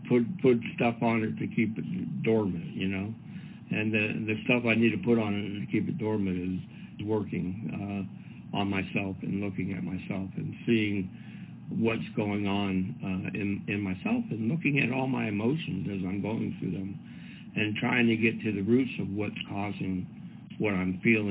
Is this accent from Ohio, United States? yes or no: yes; Stow, Ohio, United States; also born or lived in Akron; I was born in Akron, Ohio, and that's where I still live. I grew up in Stowe, which isn't too far from Akron. A bit more in the country.